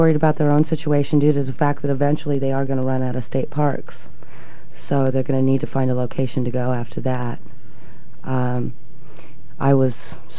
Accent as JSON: {"language": "English", "town": "Los Angeles", "region": "California", "country": "United States", "said": "Henry Cowell, yeah. I'm originally from Los Angeles."}